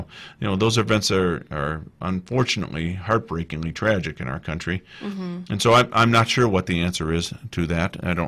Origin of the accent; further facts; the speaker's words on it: Milwaukee, Wisconsin, United States; I'm from Milwaukee, Wisconsin area originally